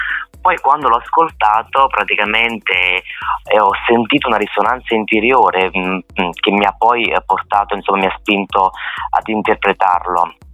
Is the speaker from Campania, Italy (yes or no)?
yes; Campania, Italy; Le mie radici campane, io sono campano